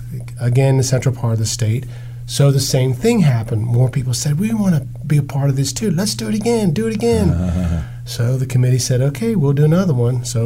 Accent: Lancaster, Pennsylvania, United States; I grew up in Lancaster, Pennsylvania, of course, so we had horses. You know, my parents were Amish when I was young, so horses, buggies, cows, that was our way of life.

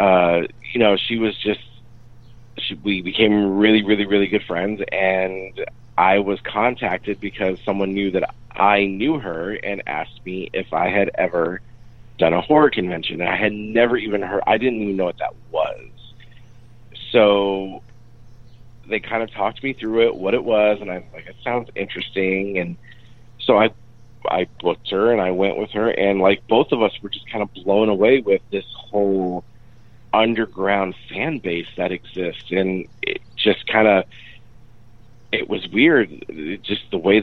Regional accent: Michigan, United States; now in Los Angeles, United States; You know, I grew up in Michigan. I went to college in Phoenix, and then I moved to LA to, you know, pursue singing.

